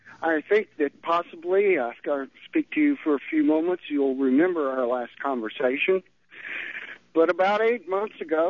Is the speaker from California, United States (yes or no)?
no; Texas, United States; born there; see, I was born in South Texas.